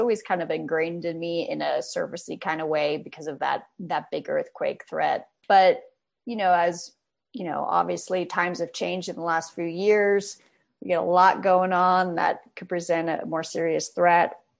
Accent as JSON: {"language": "English", "region": "California", "country": "United States", "tie": "born or raised there", "said": "I grew up in California, basically from a young kid."}